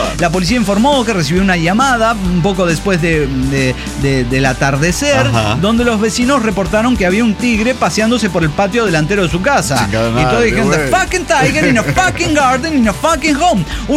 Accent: Puebla, Mexico; de Puebla, México.

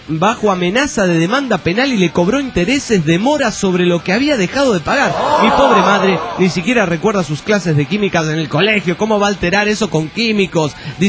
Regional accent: Panama; de Panamá.

